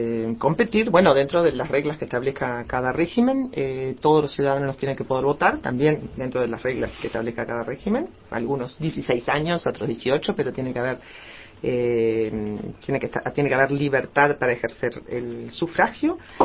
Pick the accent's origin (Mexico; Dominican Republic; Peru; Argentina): Mexico; Y bueno, como vengo de México